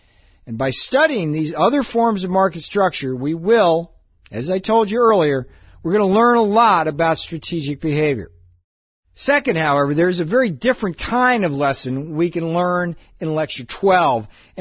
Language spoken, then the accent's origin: English; United States; the biggest deal about the free market is generally made in the United States, where, and I'm from the United States, we consider ourselves to be kind of a free market capitalist society